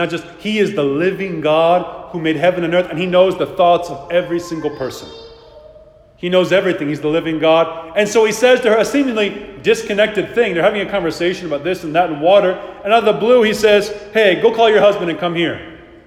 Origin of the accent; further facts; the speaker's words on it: New York, United States; I grew up in New York. There's some communities like this. Orthodox Jew communities.